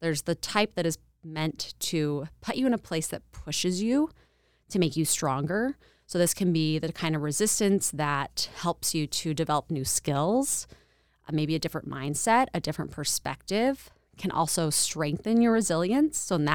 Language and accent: English; Boise, Idaho, United States; I'm from Boise originally. I was going to Boise State studying journalism.